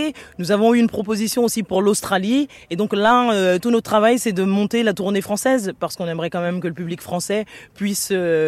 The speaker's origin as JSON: {"language": "French", "country": "France", "tie": "born there", "said": "je suis originaire de ce continent et pourtant je suis née en France, de parents originaires de Guinée-Bissau"}